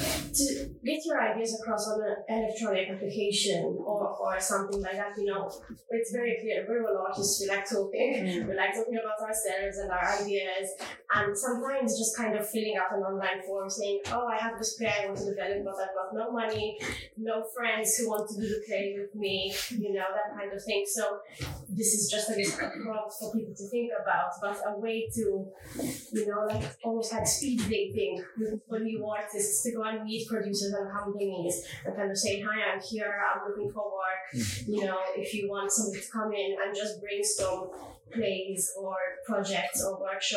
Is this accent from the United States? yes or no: no; Malta; So for context, I'm from Malta, and when I was living there